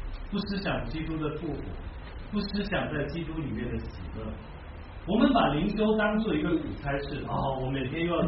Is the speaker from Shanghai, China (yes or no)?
no; Guangdong, China; 现今这些痛苦就好像我们广东人叫煞煞手，小意思